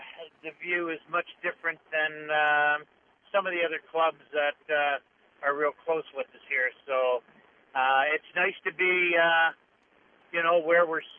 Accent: Nova Scotia, Canada; born or raised there; moved away; also born or lived in Ontario

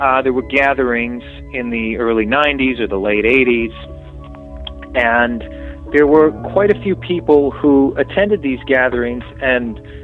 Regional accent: Long Island, New York, United States

